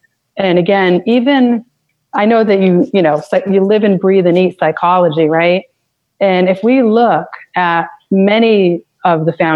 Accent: Boston, Massachusetts, United States; So I'm from Boston, as you know, and the state sandwich here is a fluffernutter.

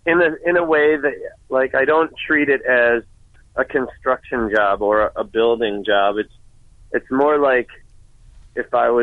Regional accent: Parma, Ohio, United States; I am from Cleveland, born and raised in Parma.

